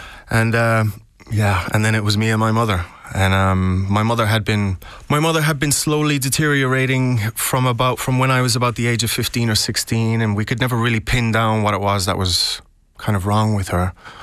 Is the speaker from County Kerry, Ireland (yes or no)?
yes; Tralee, County Kerry, Ireland; That's why the name of the memoir is Memory Town, because Tralee was once my hometown, and then it just, the home was kind of completely removed and it became my memory town.